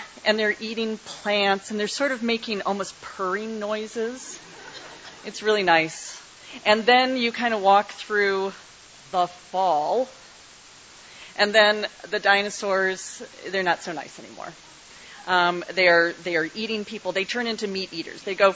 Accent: Midwest, United States; I'm a Midwesterner, so I've gone to various prominent places in the Midwest

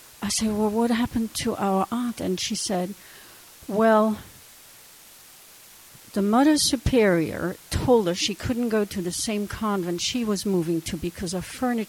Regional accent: Belgium; English is a second language; I come from Belgium and from a small village far away from my school.

